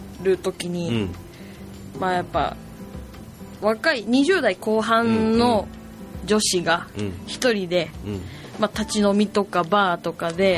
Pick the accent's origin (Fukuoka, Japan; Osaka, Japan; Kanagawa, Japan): Fukuoka, Japan; Kitakyushu; also born or lived in Yukuhashi; 中学校から北九州ですね。